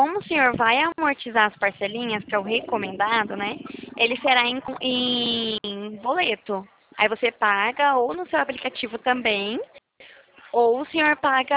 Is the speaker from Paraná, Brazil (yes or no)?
no; São Paulo, Brazil; sou de São Paulo, perto de Limeira.